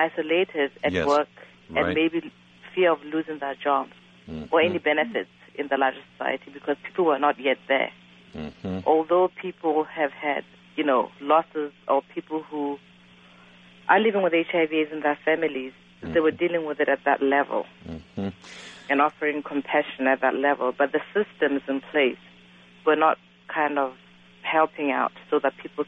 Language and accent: English; Botswana; I'm actually from Botswana, so you know how close and involved we are together.